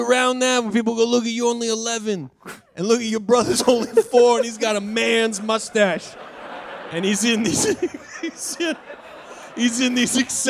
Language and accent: English; Brooklyn, Iowa, United States; We're from Brooklyn, Iowa.